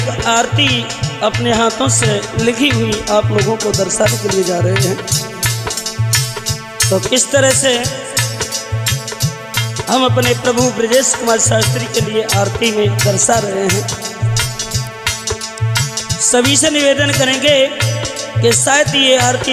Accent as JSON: {"language": "Hindi", "town": "Samukhar", "country": "India", "said": "जो ग्राम समुखर का रहने वाला हूँ।"}